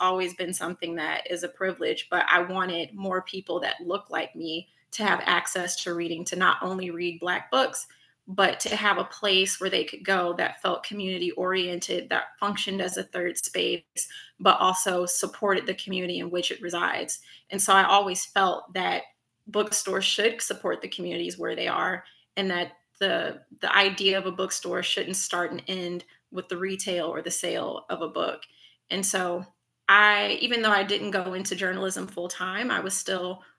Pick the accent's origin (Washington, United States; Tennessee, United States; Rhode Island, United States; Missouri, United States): Missouri, United States; St. Louis; My background, I'm from St. Louis. I grew up, born and raised here. I'm a product of the Ferguson-Florissant School District.